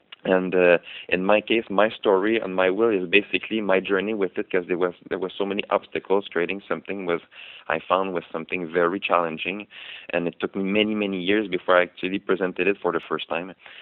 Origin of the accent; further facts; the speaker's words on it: Montreal, Quebec, Canada; So because I'm from Montreal in Canada